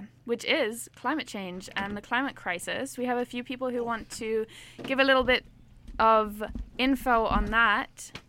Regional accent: Seychelles; Like, East Africa. I don't know. Right. People like them there. Like, in the Seychelles.

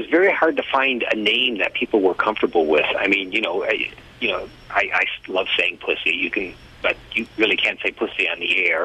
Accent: United States; You know, I'm an American, and I'll tell you, I don't go for everything being free to corporations

